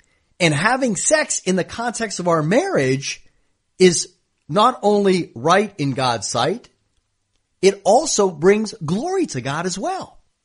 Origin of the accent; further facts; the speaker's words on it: United States; obviously I come from the United States and our mentality there is very different.